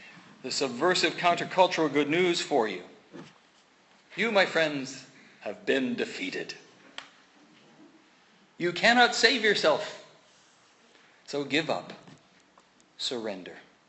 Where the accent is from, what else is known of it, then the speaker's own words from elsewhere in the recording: Canada; also born or lived in England; But as a consequence of being English-born and then being raised in Canada